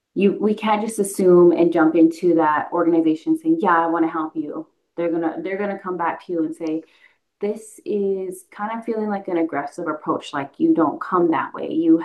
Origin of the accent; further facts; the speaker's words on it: Arizona, United States; I'm not an enrolled member here with Winnebago. My husband is, but I come from the Navajo tribe in Arizona, and we have different historical traumas that we've endured.